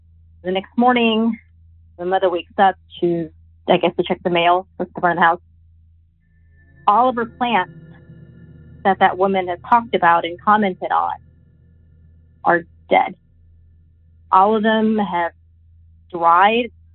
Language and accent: English; Texas, United States; Hello, Derek. … I'm from Texas.